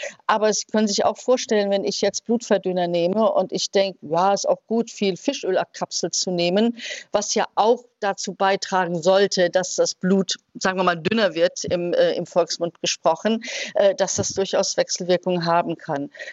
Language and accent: German; Netherlands; now in Germany; Aber ich komme ja aus Holland, also Jod ist da bei uns kein Thema